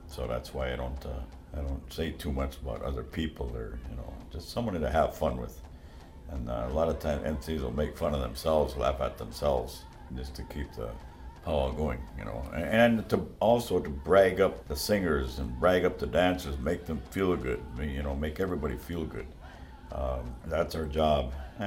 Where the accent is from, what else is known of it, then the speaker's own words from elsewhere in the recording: Hinckley, Minnesota, United States; the Hinckley area, enrolled in Mille Lacs. Grew up around here, grew up speaking my language. It was my first language, and then attended all of our ceremonies as I was growing up.